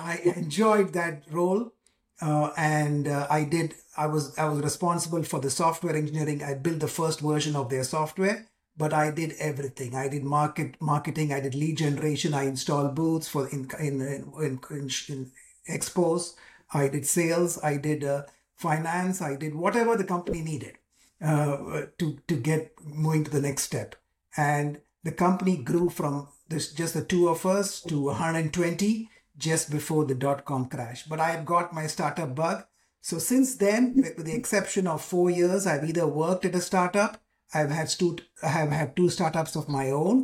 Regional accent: Nigeria; English is a second language; also born or lived in India; I was born in India, but I moved to Africa. I moved to Nigeria, where I spent most of my schooling in a Nigerian school. I learned the local language there. So I know that in addition to my native tongue.

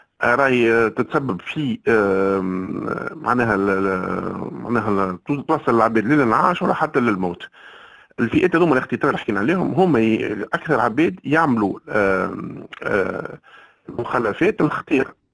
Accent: Tunisia; معناها احنا عندنا في تونس أفكار غالطة

